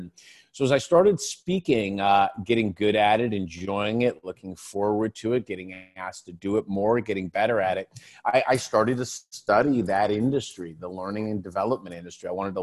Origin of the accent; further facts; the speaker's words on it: Aurora, Ohio, United States; I grew up in the small little town called Aurora, Ohio.